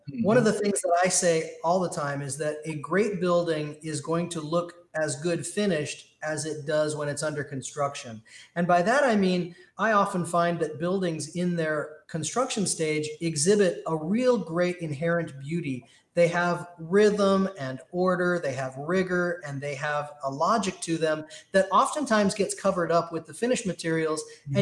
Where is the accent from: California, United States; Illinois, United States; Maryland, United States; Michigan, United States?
California, United States; And they're very pleased when you tell them, where are you from? Southern California.